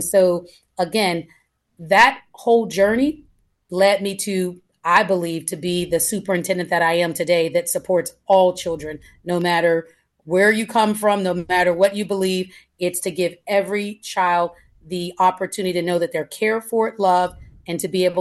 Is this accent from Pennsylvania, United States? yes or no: yes; Pittsburgh, Pennsylvania, United States; moved away; I grew up in East Liberty, the Larmer Avenue, which has been revitalized at this point.